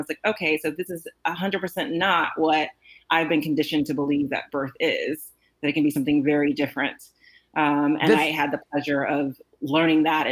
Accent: Houston, Texas, United States; You know, I'm from Houston, so I cold called a birth center there.

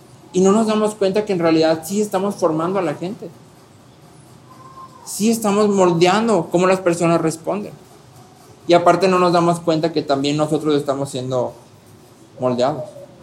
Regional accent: Mexico; Hablando específicamente de nuestra cultura como mexicanos

